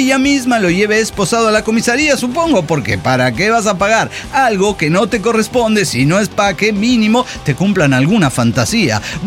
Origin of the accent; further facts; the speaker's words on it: Mexico City, Mexico; born there; yo sé que nací en la Ciudad de México, pero mis raíces, como por 5 generaciones, están aquí en la Costa Brava, en Guerrero.